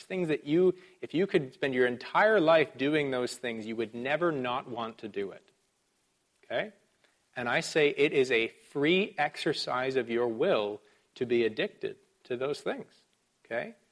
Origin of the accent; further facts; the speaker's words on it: Canada; I'm a Canadian. I do Canadian things. I say Z, not Z.